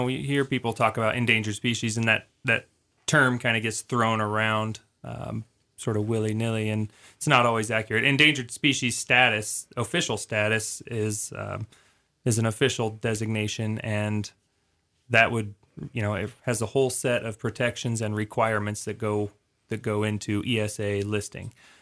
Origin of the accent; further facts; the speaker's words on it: Iowa, United States; Well, I grew up in Midwest in Iowa and studied environmental science there.